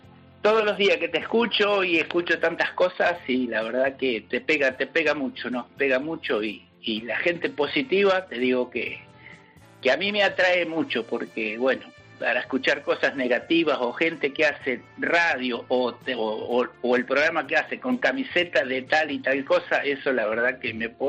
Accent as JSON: {"language": "Spanish", "country": "Argentina", "lives_now": "Spain", "said": "Vos sabrás que nosotros en Argentina habrás escuchado que todo español lo decimos gallego."}